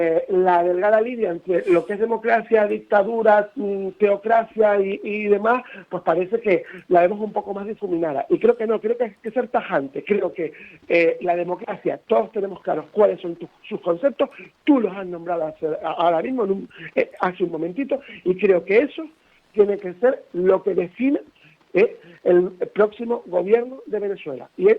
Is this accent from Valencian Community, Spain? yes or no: no; Canary Islands, Spain; Porque soy canario y porque en Canarias viven muchísimos venezolanos